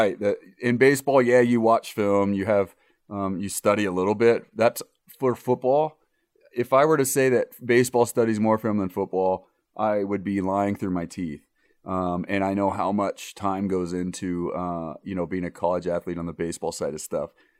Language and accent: English; Nashville, Tennessee, United States; In the great city of Nashville, my hometown.